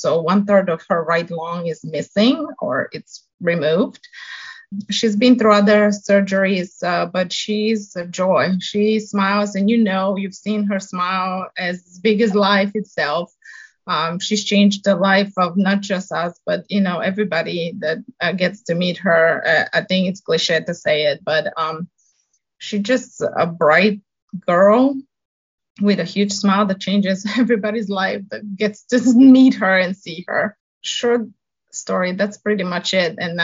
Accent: Bulgaria; English is a second language; moved away as an adult; As you mentioned, I came from Bulgaria. I was 19, so that was back in 2000.

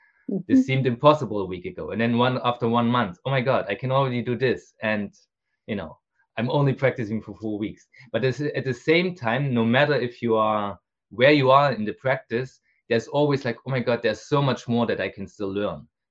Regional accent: Germany; I grew up in Germany. I went to normal high school and then to university.

